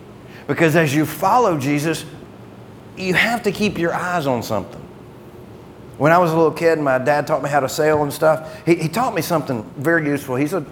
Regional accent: the South, United States; I was born and raised in the South. My family's been here like 285 years in this area.

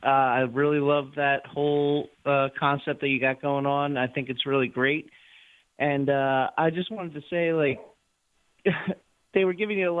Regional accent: Atlantic City, New Jersey, United States; I grew up in South Jersey in Atlantic City area, so I'm a huge Sixers fan.

